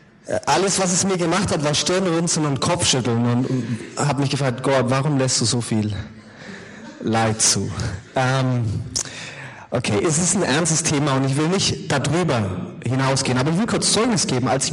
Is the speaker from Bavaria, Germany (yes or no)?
yes; Fürth, Bavaria, Germany; ich bin eigentlich kein Franke, ich komme aus Fürth, aber meine Eltern sind nicht deutsch